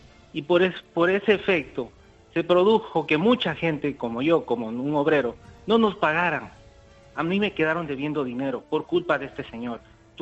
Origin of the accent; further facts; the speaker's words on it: Loja, Ecuador; yo vengo de Loja, del sur de Ecuador.